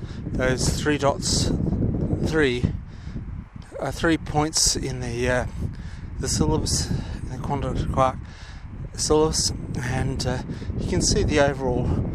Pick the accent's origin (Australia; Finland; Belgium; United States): Australia; South Australia; especially because I'm South Australian.